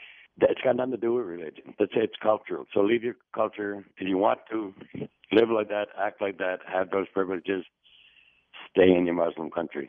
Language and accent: English; Canada; We are Canadian.